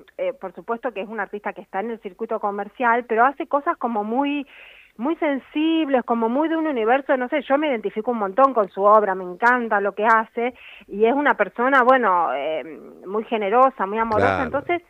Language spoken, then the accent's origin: Spanish; Rosario, Santa Fe, Argentina; also born or lived in Esquina; tenemos un vínculo muy cercano con Esquina, si bien somos de Rosario, pero hemos vivido mucho tiempo ahí, yéndolo a visitar a mi papá y todo.